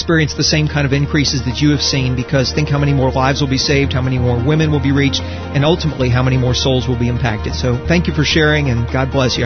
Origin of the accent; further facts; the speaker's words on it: Pittsburgh, Pennsylvania, United States; I have a special place in my heart for Pittsburgh, Pennsylvania, having been born and raised in Pittsburgh.